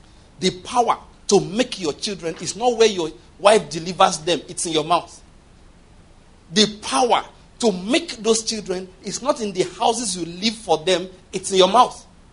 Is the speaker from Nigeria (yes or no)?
yes; Nigeria; We are human beings. We are all Nigerian citizens.